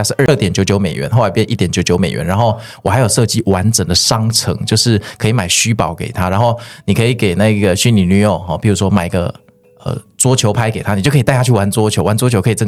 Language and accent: Chinese; Kaohsiung, Taiwan; 小时候其实我是高雄人，那高雄我们以前常常会去左营